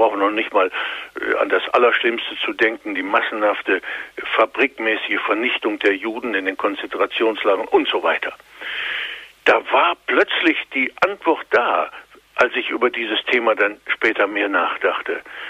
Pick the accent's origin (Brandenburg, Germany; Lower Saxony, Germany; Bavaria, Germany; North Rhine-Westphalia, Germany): Lower Saxony, Germany; Göttingen; Ich bin nämlich in der Universitätsstadt Göttingen zur Schule gegangen und die ist ganz überwiegend protestantisch.